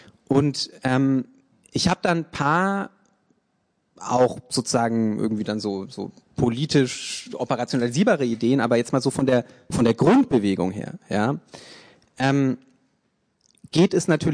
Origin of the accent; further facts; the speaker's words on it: Bavaria, Germany; ich komme ursprünglich aus Franken, ja, konservative Gegend.